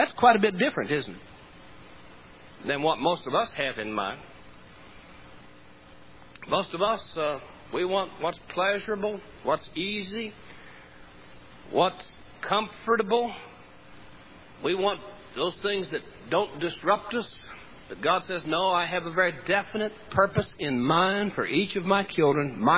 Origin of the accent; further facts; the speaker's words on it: Mulberry Grove, Illinois, United States; I'm from Mulberry Grove, Illinois. And we weren't the smartest people in the world.